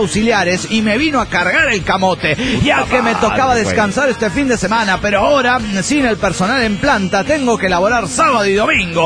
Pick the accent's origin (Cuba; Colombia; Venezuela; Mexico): Venezuela; Valencia, Carabobo; de Valencia, Venezuela.